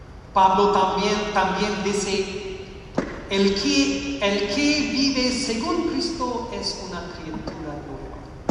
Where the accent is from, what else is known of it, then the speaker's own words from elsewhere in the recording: India; Spanish is a second language; moved away; Yo soy de India. Vine aquí hace 21 años.